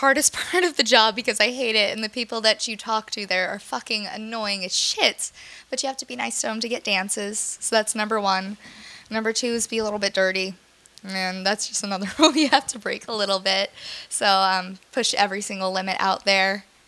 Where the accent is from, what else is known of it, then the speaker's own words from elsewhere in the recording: Arizona, United States; Well, I'm a stripper from Arizona, and I've been dancing for 4 years now, for much too long.